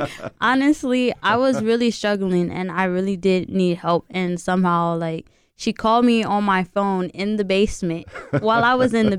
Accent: Fresno, California, United States; I'm a sophomore here at Fresno State. I'm from Fresno.

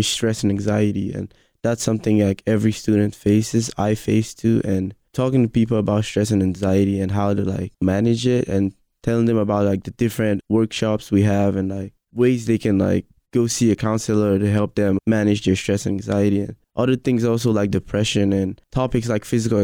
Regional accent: Nigeria; moved away as an adult; Yes, I'm actually from Nigeria, and okay. I moved here June 2016, and I've been studying here ever since then.

